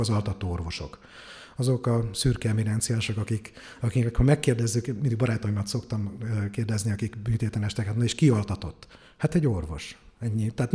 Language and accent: Hungarian; Pécs, Baranya, Hungary; Pécsi gyerek vagyok, itt születtem, egy nagyon szerető családba